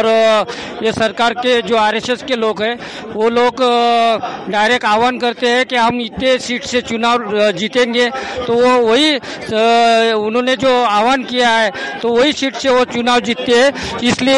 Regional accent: Maharashtra, India; महाराष्ट्र से आया हूँ।

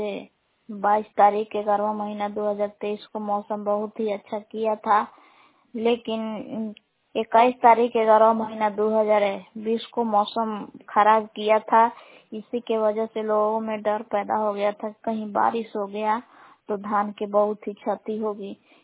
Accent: Belan, Bihar, India; ग्राम बेलान जिला कैमूर भगवान की निवासी हूँ।

